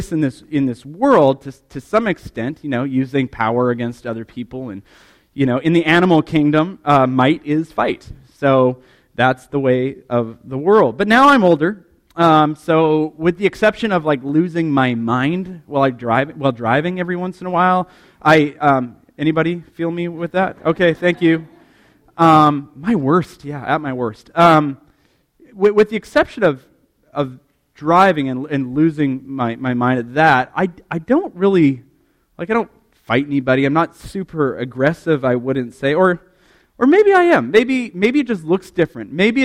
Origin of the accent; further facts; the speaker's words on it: Canada; I grew up in Canada, and at recess we'd play hockey